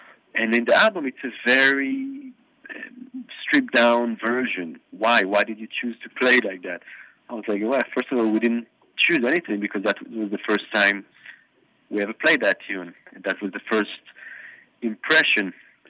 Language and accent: English; Israel; I think growing up anywhere influences you no matter what you want to do or what you think.